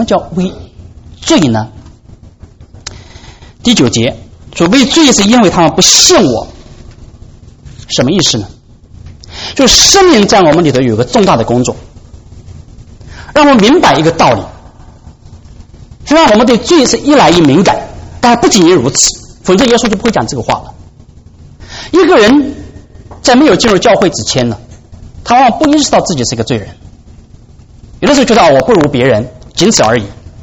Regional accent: China; 我们中国人有的时候比较强调我们要面子啊，我们中国的文化实在是个面子的文化啊

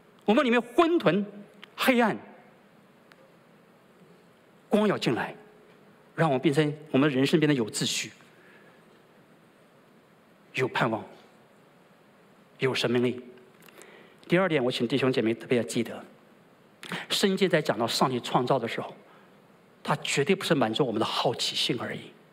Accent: China; 我们中国人太功利了，我们的文化太功利。

